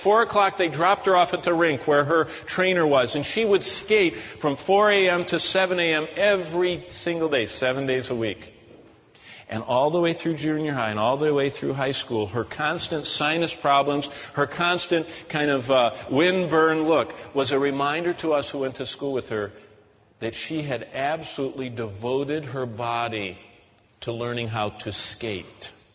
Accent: East Lansing, Michigan, United States; When I grew up in East Lansing, Michigan, there was a girl in our junior high and high school that was in training.

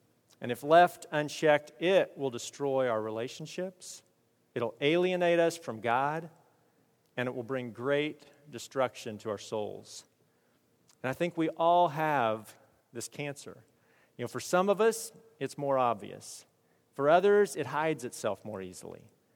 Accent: Kansas, United States; and I'm from Kansas, we all went down to Kansas pretty quickly

